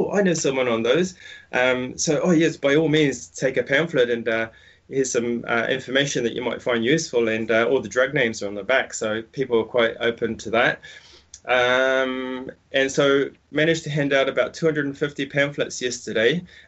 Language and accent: English; Auckland, New Zealand; And then yesterday I went out to the streets of Auckland, my hometown, and handed out pamphlets there.